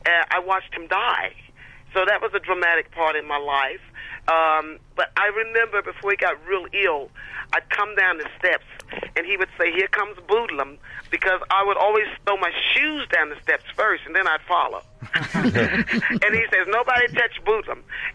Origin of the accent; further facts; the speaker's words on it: Baltimore, Maryland, United States; born there; I was born in East Baltimore, Maryland. I'm a John Hopkins Hospital baby